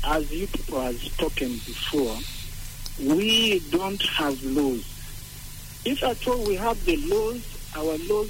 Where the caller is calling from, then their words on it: Juba, Central Equatoria, South Sudan; Yeah, I'm in Konyokonyo.